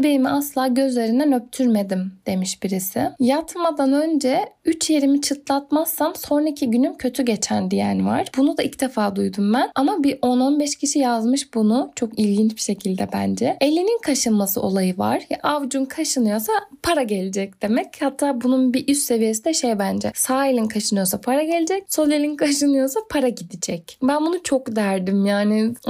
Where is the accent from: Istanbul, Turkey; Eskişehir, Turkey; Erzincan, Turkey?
Erzincan, Turkey; Bizim hani ben Erzincanlıyım. O tarafta da bence dikkate alınıyor bu.